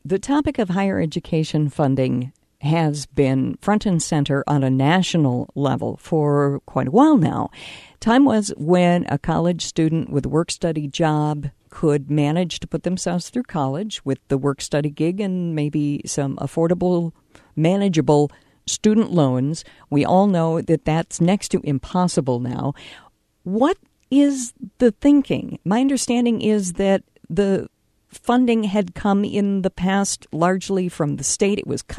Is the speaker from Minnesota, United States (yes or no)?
yes; Rochester, Minnesota, United States; I grew up in Rochester at a time when the two biggest employers were the Mayo Clinic and IBM, for example.